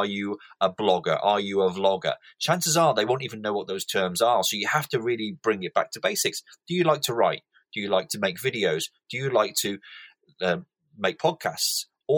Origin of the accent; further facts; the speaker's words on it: Northwest, United States; I am a guy from the Northwest, however, living in the South at the moment.